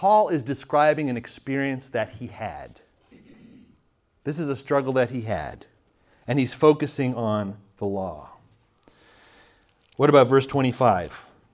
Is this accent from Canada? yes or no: yes; Canada; I'm from Canada, so apologize.